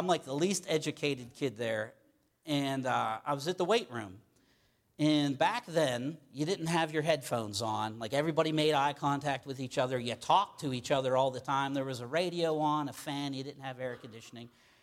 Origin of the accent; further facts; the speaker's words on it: Pittsburgh, Pennsylvania, United States; So it was at that point where I realized that my dialect, my accent, kind of gave me away, and I tried to watch it.